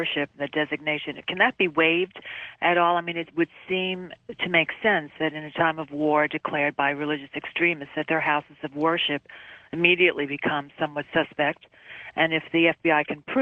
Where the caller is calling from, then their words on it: Oregon, United States; I'm calling from Oregon, and I just have a quick question.